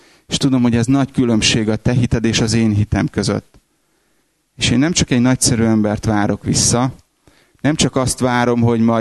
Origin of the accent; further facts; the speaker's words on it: Budapest, Hungary; accent: South Buda English; a dél-budai angol akcentusom az nem dallasi, és megkérdezte, hogy honnan jöttem, mondtam Magyarországról